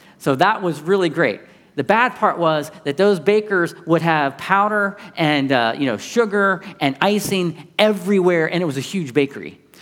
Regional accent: Ohio, United States; I'm the youngest of six in my family. I grew up in Central Ohio

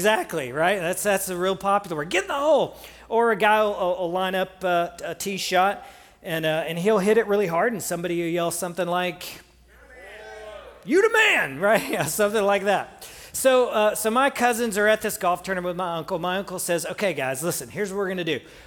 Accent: Memphis, Tennessee, United States; But I grew up in the Memphis, Tennessee area

